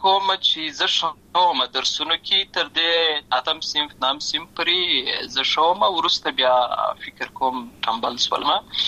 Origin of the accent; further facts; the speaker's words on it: Lashkargah, Helmand, Afghanistan; also born or lived in Uruzgan; زه په اصل کې د اروزګان ولایت یم، اما زه په هلمند ولایت لشکرګاه کې پیدا شوی یم،